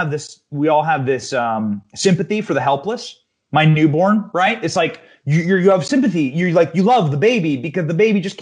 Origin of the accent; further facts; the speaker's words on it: Midwest, United States; I mean, I'm from the Midwest.